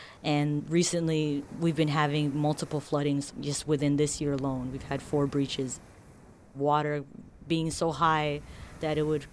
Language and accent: English; Marshall Islands; I'm from the Marshall Islands. The Marshall Islands is in the northern Pacific Ocean, and it's in an area called Micronesia. It's a small country. It's not very developed.